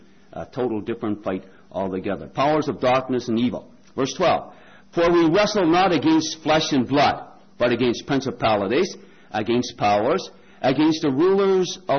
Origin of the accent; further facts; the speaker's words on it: Newfoundland and Labrador, Canada; I'm from Labrador, not Newfoundland, Labrador